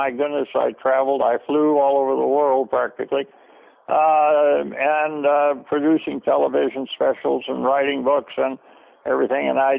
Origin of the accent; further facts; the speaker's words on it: Montana, United States; I'm just a high school graduate out of a high school in Montana. Montana is my favorite state, my home state.